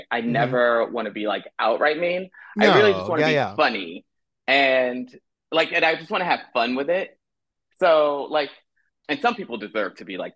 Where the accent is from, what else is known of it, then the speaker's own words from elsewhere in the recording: Chicago, Illinois, United States; I'm from Chicago